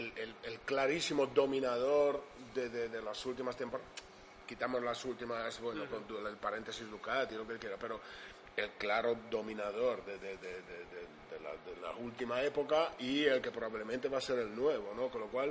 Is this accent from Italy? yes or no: yes; Italy; aparte, como italiano, ver esta resurrección de Valentino Rossi